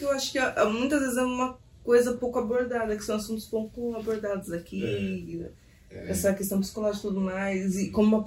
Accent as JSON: {"language": "Portuguese", "country": "Brazil", "lives_now": "Mozambique", "said": "Eu que sou brasileira"}